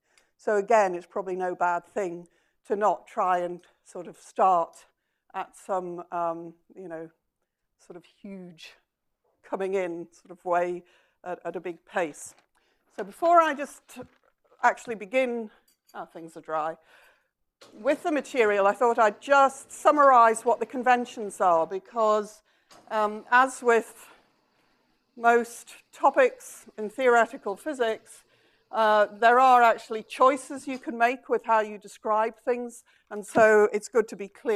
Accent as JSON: {"language": "English", "town": "Durham", "region": "North East England", "country": "United Kingdom", "said": "I'm from Durham in England"}